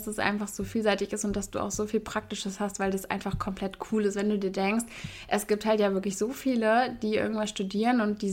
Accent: Cologne, North Rhine-Westphalia, Germany; Ich komme ja auch aus Köln

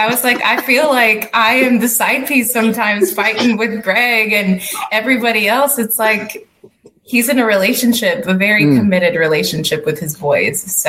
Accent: San Antonio, Texas, United States; I'm from San Antonio, right? Like, it was easy to come back here

